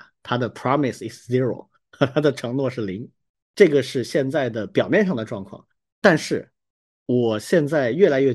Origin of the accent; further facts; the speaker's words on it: China; 这个其实我们作为中国人其实是经常会心有戚戚焉的